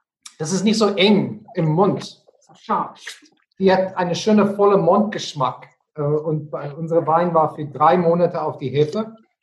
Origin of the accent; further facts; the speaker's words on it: South Africa; German is a second language; Ja, wir sind Südafrikaner.